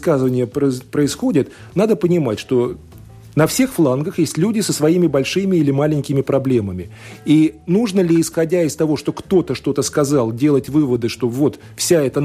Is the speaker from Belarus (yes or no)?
no; Latvia; Я латыш русского происхождения.